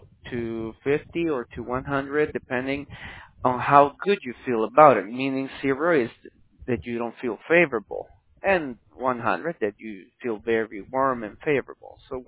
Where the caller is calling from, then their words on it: Miami, Florida, United States; We're calling from Miami, ma'am. We're in Florida.